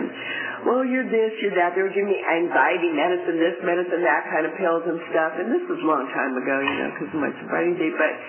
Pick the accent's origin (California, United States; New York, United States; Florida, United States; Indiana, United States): California, United States; Venice; I grew up in Venice, went to Venice High School.